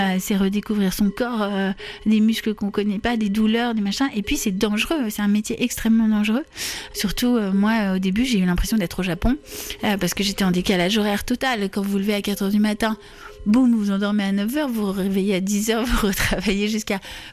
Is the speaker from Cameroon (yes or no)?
no; Paris, Île-de-France, France; also born or lived in Bayonne; Je suis née à Bayonne, au Pays Basque, mais j'ai habité depuis l'âge de 3 ans à Paris.